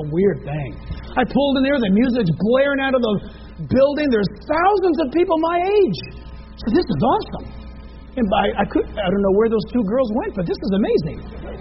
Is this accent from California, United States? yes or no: yes; California, United States; Hey, I'm from California. I'm in Texas. I'm a long way from home.